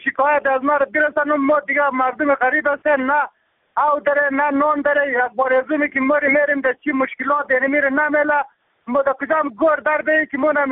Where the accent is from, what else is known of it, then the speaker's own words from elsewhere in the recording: Bamyan, Afghanistan; ما یکی از بامیان هستم